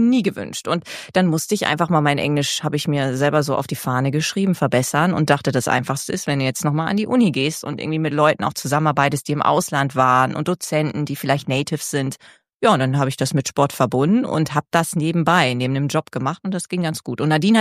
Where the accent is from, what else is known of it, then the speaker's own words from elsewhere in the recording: Lower Saxony, Germany; Und das ist ja meine Heimat aus Friesland. Das ist ja dann direkt vor der Haustür meiner Eltern.